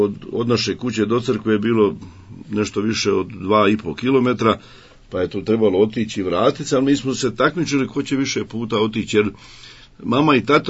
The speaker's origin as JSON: {"language": "Croatian", "town": "Busovača", "region": "Federation of Bosnia and Herzegovina", "country": "Bosnia & Herzegovina", "tie": "born or raised there", "said": "Nakon osnovne škole kod nas u Busovači, tad nije bilo srednje škole, nego išlo je se u Zenicu."}